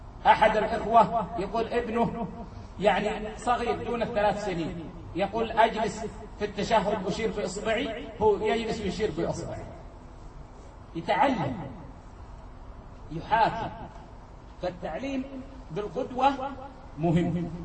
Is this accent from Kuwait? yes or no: yes; Kuwait; عندنا في الكويت الناس تعودت